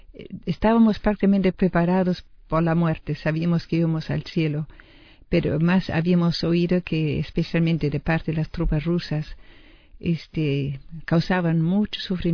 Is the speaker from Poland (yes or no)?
yes; Pomeranian Voivodeship, Poland; Spanish is a second language; yo nací y me crié en Alemania, en noreste. En aquella época era un estado libre de Danzig. Allí vivíamos tranquilos en el campo